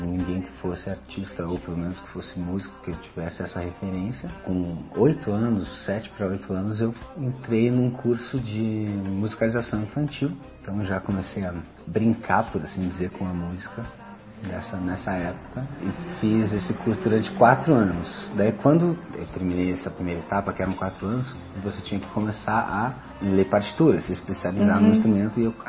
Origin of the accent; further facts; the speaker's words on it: Curitiba, Paraná, Brazil; sou curitibano aqui, nascido na capital aqui dos Pinheirais em 1976.